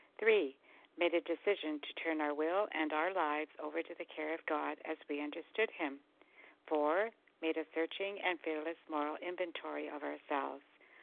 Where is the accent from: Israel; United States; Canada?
Canada; Ontario; I'm from Ontario, Canada, and I am a recovered compulsive overeater.